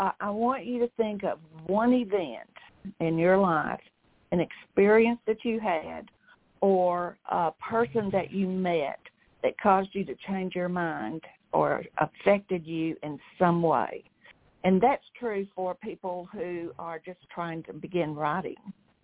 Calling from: Frisco, Texas, United States; I am calling from Frisco, Texas

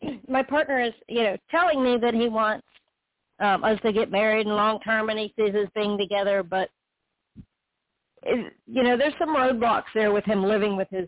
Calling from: Florida, United States; I'm in Florida.

